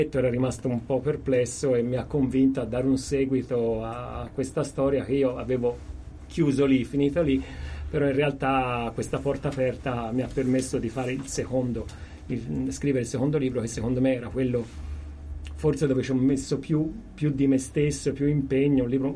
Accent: Florence, Tuscany, Italy; Di Firenze.

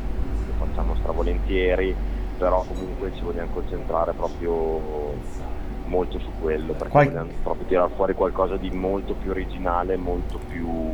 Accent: Lombardy, Italy; l'abbiamo girato in provincia di Mantova, ovvero il mio paese, anche sulle rive del Po.

